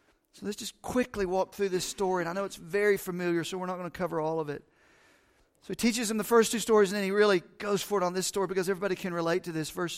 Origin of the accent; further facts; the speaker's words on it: Las Vegas, Nevada, United States; I can say that because I'm from Vegas.